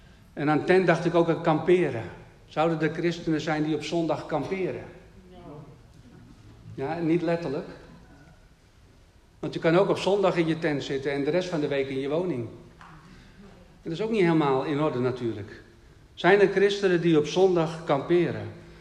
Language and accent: Dutch; Netherlands; Ja, ik ben een Nederlander, denk ik dan maar.